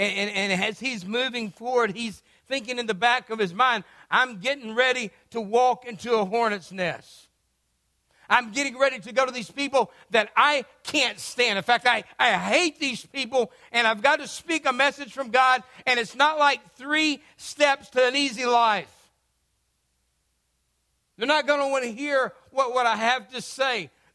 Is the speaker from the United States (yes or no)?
yes; Texas, United States; And so there's a lot of stuff that comes back from growing up in Texas, and one of them was that you always watch Westerns.